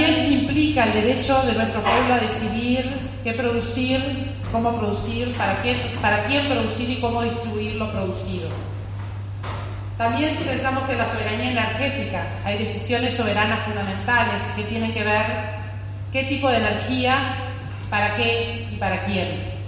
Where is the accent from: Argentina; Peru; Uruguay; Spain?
Uruguay; esos derechos que hemos defendido como pueblo uruguayo a lo largo de nuestra historia